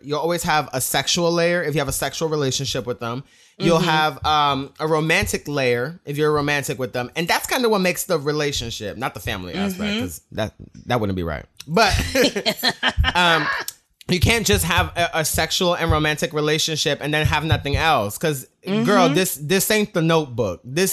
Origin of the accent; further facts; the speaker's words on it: New York, United States; You know, I'm a New Yorker.